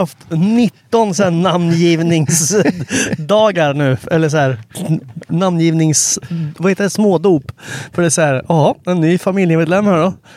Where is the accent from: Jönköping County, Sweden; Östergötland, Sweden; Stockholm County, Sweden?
Östergötland, Sweden; Linköping; Nej, men du vet, Linköping, det är ju där, det är där jag växte upp.